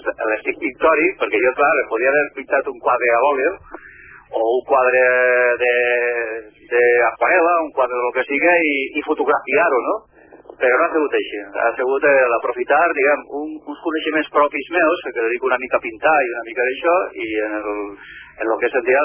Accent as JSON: {"language": "Catalan", "town": "Valencia", "region": "Valencian Community", "country": "Spain", "said": "jo és que sóc originari de València. La meva terra és, no sé, és una mica molt explosiva."}